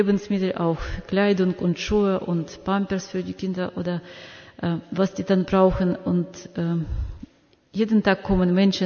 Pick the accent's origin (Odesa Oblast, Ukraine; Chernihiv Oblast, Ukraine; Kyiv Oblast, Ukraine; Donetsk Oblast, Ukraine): Donetsk Oblast, Ukraine; Mariupol; wir haben auch nichts genauso wie ihr, wir sind selbst aus Mariupol